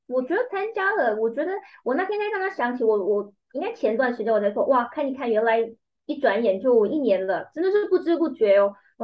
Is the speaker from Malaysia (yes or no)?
yes; Malaysia; 在我们马来西亚人， 马来西亚人不要攻击我啊